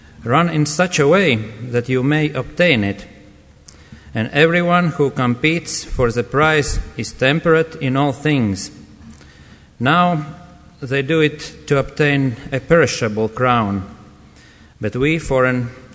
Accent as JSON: {"language": "English", "country": "Latvia", "second_language": "English", "said": "from confessional Lutheran believers in my home country, Latvia."}